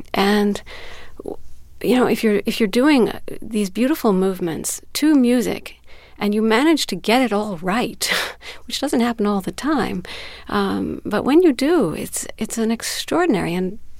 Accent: Chicago, Illinois, United States; Well, you know, I was a kid from Chicago, and I, you know, had not grown up in a theatrical world.

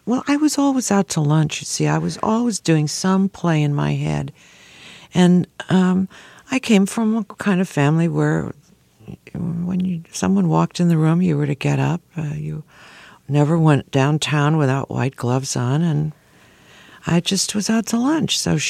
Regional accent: Buffalo, New York, United States; I grew up in Buffalo.

